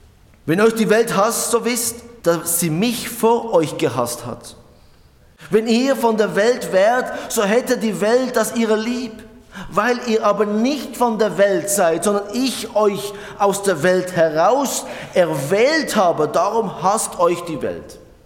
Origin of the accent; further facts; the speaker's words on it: Switzerland; Wir als Schweizer würden sagen, Moment, so nicht, gibt es einen Plan?